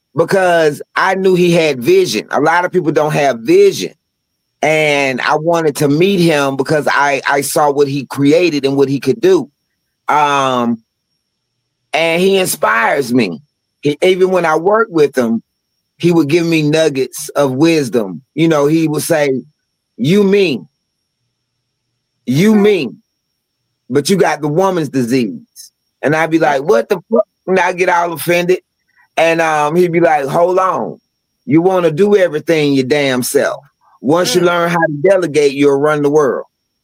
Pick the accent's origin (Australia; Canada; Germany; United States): United States; Atlanta, Georgia; Now, I'm from Atlanta, Georgia. I'm not from the ATL. I'm from the ATL, but that's fancy. I'm from Atlanta, Georgia.